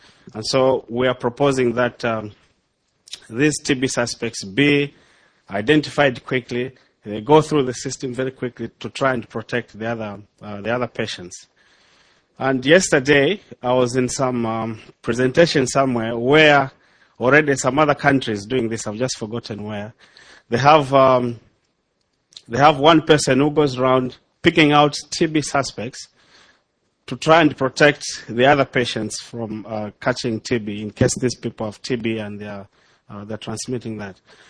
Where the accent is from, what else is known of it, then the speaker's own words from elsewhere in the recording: Zambia; from Zambia.